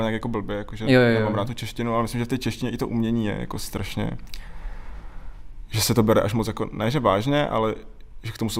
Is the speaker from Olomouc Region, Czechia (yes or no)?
yes; Olšany, Olomouc Region, Czechia; born there; Já jsem se narodil v Olšanech.